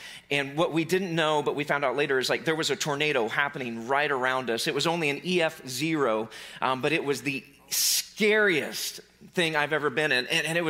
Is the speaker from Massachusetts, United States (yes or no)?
no; Joplin, Missouri, United States; originally I am from Southwest Missouri. I grew up in Southwest Missouri, the Joplin, Carthage area.